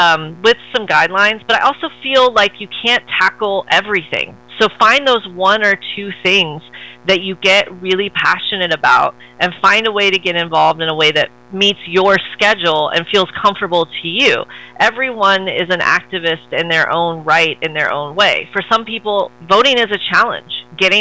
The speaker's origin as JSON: {"language": "English", "region": "Texas", "country": "United States", "said": "I'm Texan, so I use a lot of football terminology."}